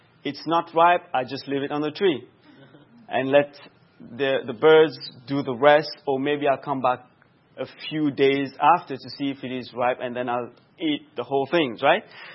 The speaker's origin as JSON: {"language": "English", "country": "Mauritius", "said": "Back home, I come from Mauritius, small island, very nice. If you have Google, you can Google it after. The place where I used to live was almost like a village or a country, if you want."}